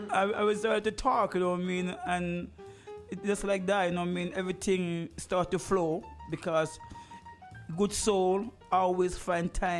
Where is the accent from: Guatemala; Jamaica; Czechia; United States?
Jamaica; now in Montreal, Canada; Jamaican born. Come to Canada. I was born and grow in Jamaica. Come to Canada, Montreal, Quebec.